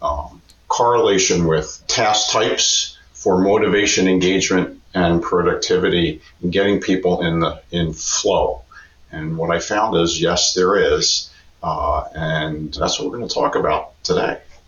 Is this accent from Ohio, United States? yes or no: no; Philadelphia, Pennsylvania, United States; Born and raised in Pennsylvania area in Philadelphia